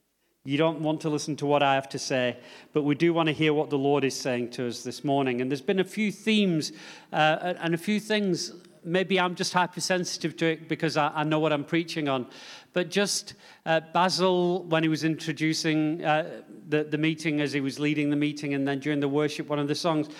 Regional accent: England, United Kingdom; Maybe it's because I'm English.

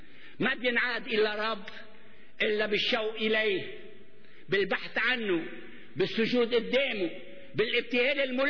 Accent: Rayak, Beqaa, Lebanon; بتذكر بس كنا صغار ببلدتنا رياء

